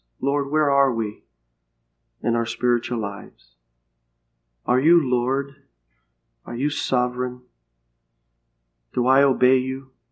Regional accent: New Jersey, United States; I'm from New Jersey, and Nelson's from Queens

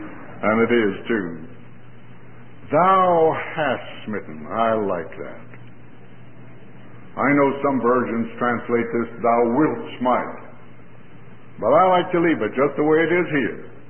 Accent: San Pedro Sula, Cortés, Honduras; I visited my hometown in San Pedro Sula

